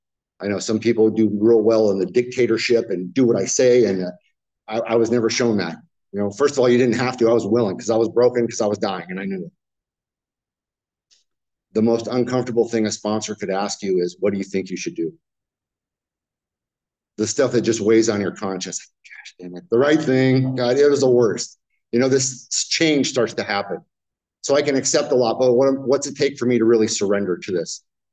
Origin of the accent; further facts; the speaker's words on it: Garden Grove, California, United States; And born and raised in Garden Grove, especially early to mid 90s, it was phenomenal.